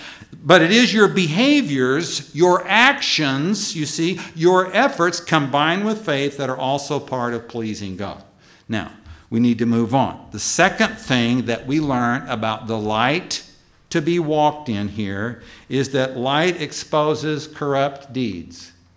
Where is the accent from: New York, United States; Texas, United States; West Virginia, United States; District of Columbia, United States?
Texas, United States; Some of you know I'm from Texas, home of the armadillo, the horny toad, the roadrunner, and another critter that's a little less popular, the cockroach, la cucaracha.